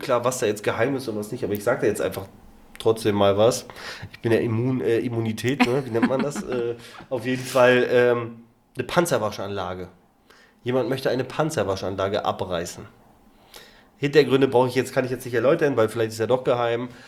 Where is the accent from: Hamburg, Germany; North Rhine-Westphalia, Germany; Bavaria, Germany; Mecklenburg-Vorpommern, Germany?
Mecklenburg-Vorpommern, Germany; Greifswald; Ich komme aus Greifswald, Universitätsstadt